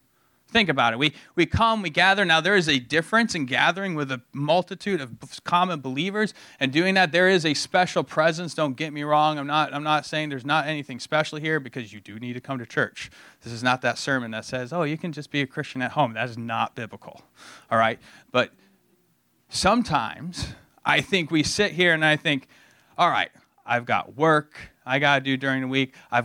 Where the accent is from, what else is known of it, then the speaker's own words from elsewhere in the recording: Holland, Michigan, United States; So I haven't sat in the same church for many years since my hometown in Holland, Michigan.